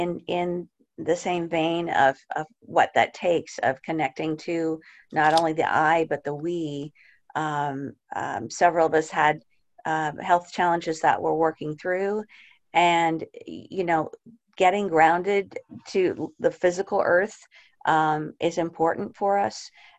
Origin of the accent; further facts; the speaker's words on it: Dallas, Texas, United States; So I'm from Dallas, guys, and it's a real pleasure and honor to be in this group.